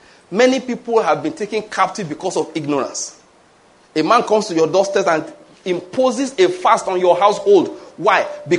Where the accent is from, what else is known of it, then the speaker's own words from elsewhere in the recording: Western Nigeria, Nigeria; now in Eastern Nigeria; You know, maybe that's part of my issue. I grew up in the West.